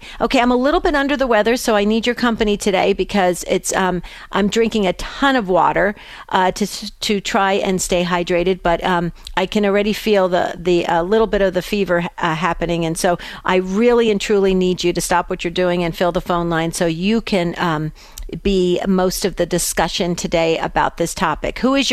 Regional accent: West Caldwell, New Jersey, United States; And Kristen being on the same street that I grew up in West Caldwell, New Jersey, we shared so much just being in the neighborhood.

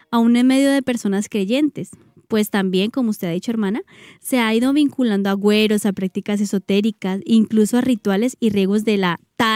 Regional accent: Cali, Valle del Cauca, Colombia; aquí en Cali, yo soy caleña, por eso me atrevo a decirlo, yo soy de Cali.

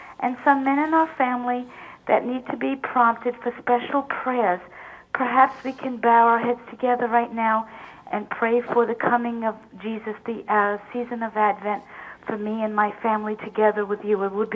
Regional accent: New Jersey, United States; I'm from New Jersey.

